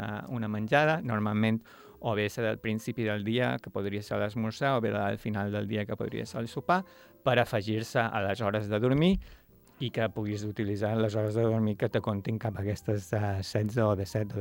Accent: Balearic Islands, Spain; also born or lived in Scotland; Jo som de Mallorca, però clar, ja estava habituat a Escòcia

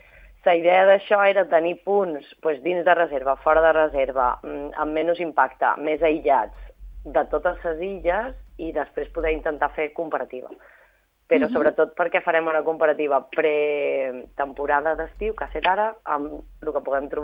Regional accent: Ibiza, Balearic Islands, Spain; sobretot perquè som d'Eivissa

